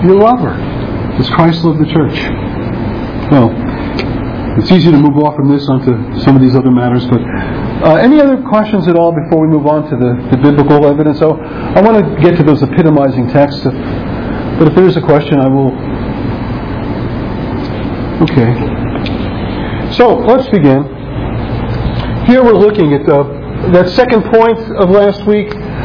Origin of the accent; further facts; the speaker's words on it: Brooklyn, New York, United States; I grew up in Brooklyn, New York, with a Jehovah's Witness who was kind of like a friend I hung around with from time to time.